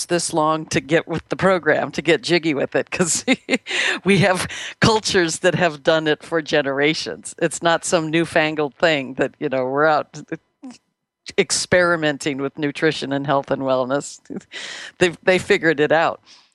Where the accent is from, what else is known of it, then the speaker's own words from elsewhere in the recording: Los Angeles, California, United States; And so that was not my experience growing up in Los Angeles